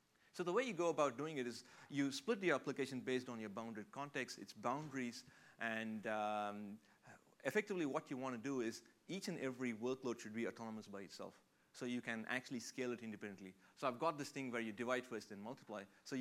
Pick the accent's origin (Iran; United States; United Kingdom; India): India; I'm basically from India, and you know, like most Indians